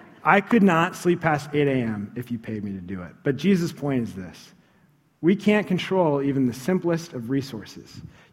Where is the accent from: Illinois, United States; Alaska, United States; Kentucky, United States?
Illinois, United States; Chicago; When I grew up in Chicago, we were in the Central Standard Time Zone.